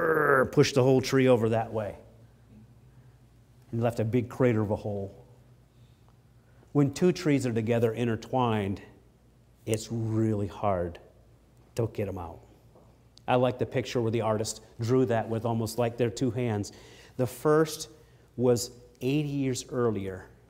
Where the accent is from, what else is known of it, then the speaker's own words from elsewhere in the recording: Maine, United States; As a lumberjack growing up in Maine, I did a lot of work with trees.